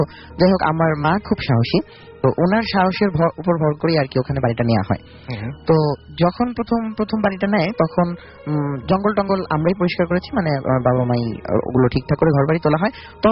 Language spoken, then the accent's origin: Bangla; Sirajganj, Rajshahi Division, Bangladesh; ঘটনাটা ঘটেছে সিরাজগঞ্জে, আমার দেশের বাড়ি